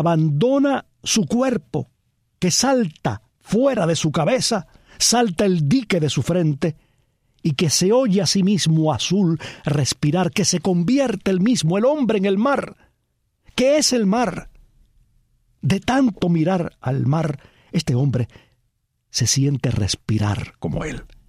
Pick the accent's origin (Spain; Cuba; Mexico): Cuba; moved away; Quizás porque nací y crecí en Cuba, una isla, y quizás porque luego en el extranjero he vivido siempre muy cerca de la playa.